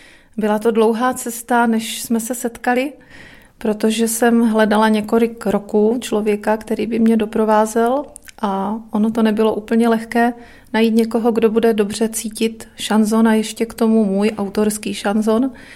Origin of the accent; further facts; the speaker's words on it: Brno, South Moravian Region, Czechia; Ano, narodila jsem se v Brně, žiji v Brně. Jsem Brňák srdcem i duší.